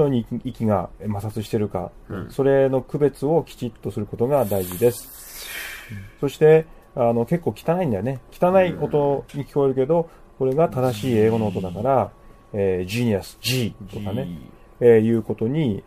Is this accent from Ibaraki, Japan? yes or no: no; Fukui, Japan; 私たちは福井から来てますから、We are from 福井。